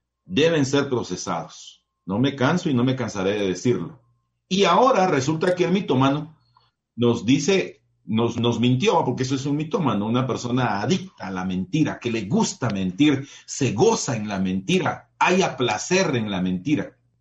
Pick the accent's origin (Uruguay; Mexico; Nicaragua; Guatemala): Guatemala; Huehuetenango; Porque empezó allá en mi pueblo, allá en Huehuetenango, empezamos con eso.